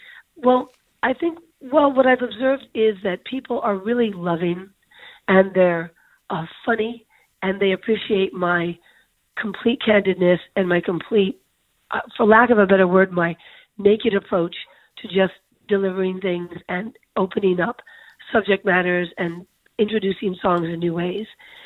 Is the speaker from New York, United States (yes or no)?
yes; Manhattan, New York, United States; And maybe it was growing up in Manhattan and hearing the drums in the park